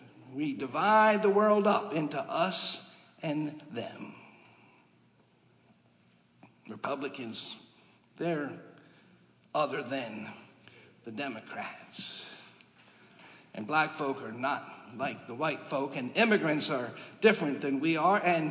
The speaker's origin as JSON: {"language": "English", "country": "United States", "said": "When I did the Camino, I told people, oh, I'm from the States."}